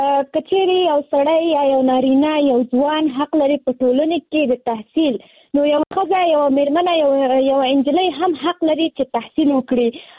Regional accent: Nangarhar, Afghanistan; now in Kabul, Afghanistan; ما د ننګرهار د ولایت نه فعلاً په کابل کې ژوند کوم، او زه هم د نهم ټولګي زده کوونکی یم

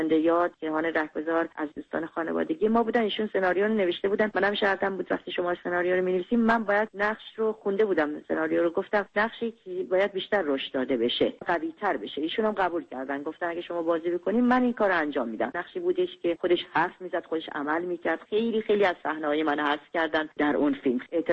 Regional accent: Iran; moved away as an adult; من از ایران اومدم بیرون. پرونده کار سینمایی من در ایران هم بسته شد.

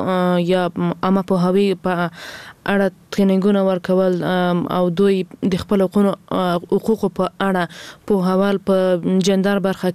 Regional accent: Ghazni, Afghanistan; زه هم د غزنی یمه

